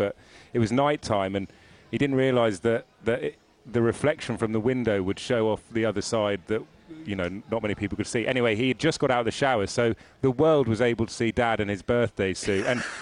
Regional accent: South West England, United Kingdom; I grew up with mum in Somerset.

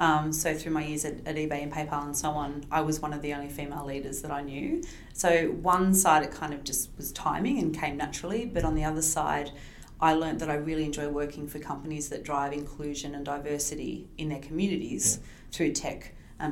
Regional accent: Wollongong, New South Wales, Australia; And growing up in Wollongong and going to uni in Wollongong

